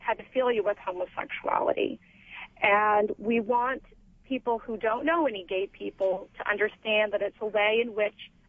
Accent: Indianapolis, Indiana, United States; I'm from Indianapolis, and I agree, Indiana is probably a fairly homophobic state as a whole.

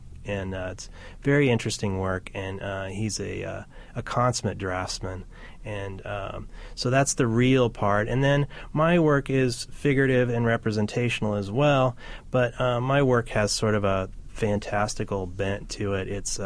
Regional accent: Indianapolis, Indiana, United States; I did a lot of swimming growing up in Indianapolis

